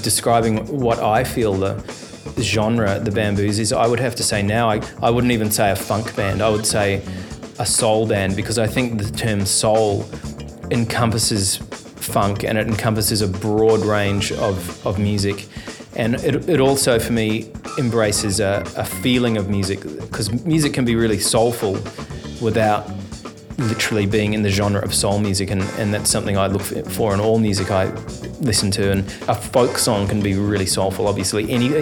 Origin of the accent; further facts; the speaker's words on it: New Zealand; because I'm a New Zealander, it's a little bit different in New Zealand to Australia.